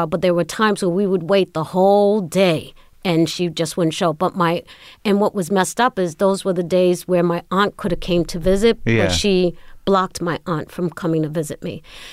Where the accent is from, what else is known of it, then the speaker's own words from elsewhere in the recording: Brooklyn, New York, United States; born there; I was born in Brooklyn.